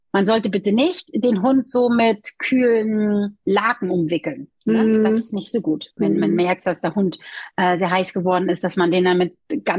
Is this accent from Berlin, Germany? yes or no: no; Hamburg, Germany; ich bin ja ein absolutes Nordlicht. Ich bin in Hamburg geboren. Also das heißt, ich komme ja hier aus der Gegend